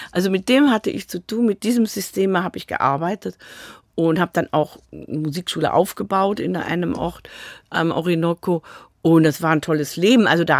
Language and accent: German; Rhineland, Germany; also born or lived in Venezuela; also als Rheinländer hat man das vielleicht auch sowieso eher immer, das Glas eher halb voll als halb leer zu sehen.